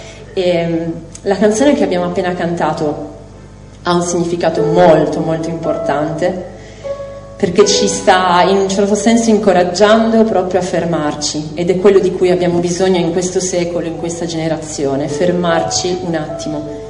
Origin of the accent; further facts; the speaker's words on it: Asti, Piedmont, Italy; Io e Stefano veniamo da Asti